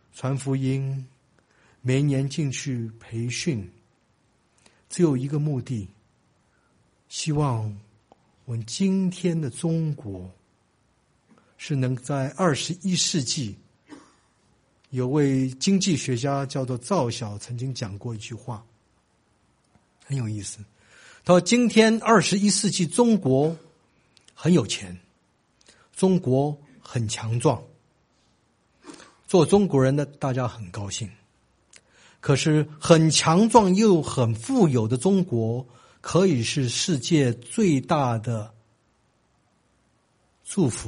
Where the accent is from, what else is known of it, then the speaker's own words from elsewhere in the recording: Taiwan; born there; 我虽然是在台湾出生的，可是我父母亲都是在中国大陆出生，所以在台湾呢就被称呼叫做外省人啦，或叫大陆人啦，或到外省人啦。